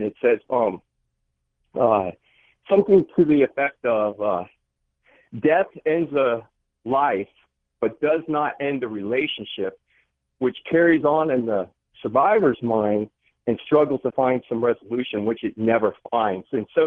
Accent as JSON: {"language": "English", "region": "Ohio", "country": "United States", "tie": "born or raised there", "said": "when I was raised in, excuse me, when I was raised in Ohio."}